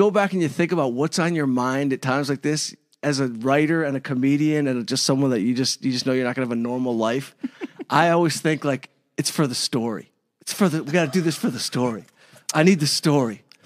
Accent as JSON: {"language": "English", "town": "Detroit", "region": "Michigan", "country": "United States", "tie": "born or raised there", "said": "So I grew up in Detroit, right? You know, I grew up outside Detroit"}